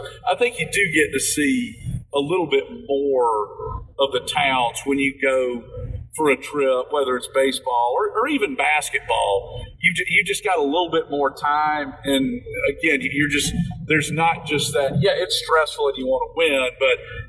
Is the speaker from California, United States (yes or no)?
no; Statesboro, Georgia, United States; It reminds me, my hometown of Statesboro is similar in that Gainesville is close enough to the coast where it's flat and it's just going to be hot, but you're not close enough to get any sort of an ocean breeze.